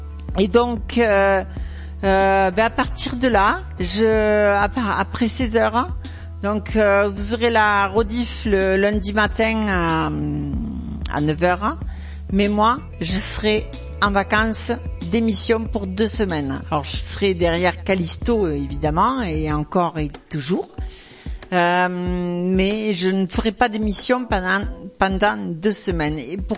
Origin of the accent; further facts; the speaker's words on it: Occitanie, France; Alors Fumel, vous entendez mon accent? Eh ben Fumel, c'est pas loin. Donc moi c'est le Lot, Fumel c'est le Lot et Garonne.